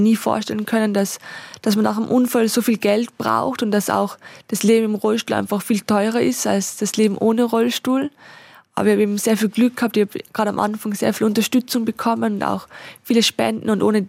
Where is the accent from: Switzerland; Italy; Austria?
Austria; Bei uns in Österreich gibt es die persönliche Assistenz